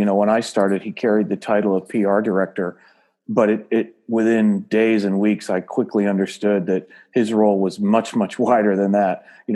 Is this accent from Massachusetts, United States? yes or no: no; Syracuse, New York, United States; No, I grew up in Syracuse, New York. And so we grew up as Yankee fans